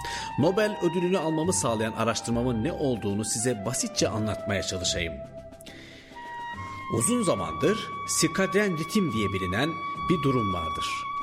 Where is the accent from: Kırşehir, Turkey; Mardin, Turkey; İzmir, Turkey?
Mardin, Turkey; Savur; doğup büyüdüğüm memleketime borcumu ödemek için doğduğum yer olan Savur'a yakın bir bölgede 2 yıl sağlık ocağı doktorluğu yaptım.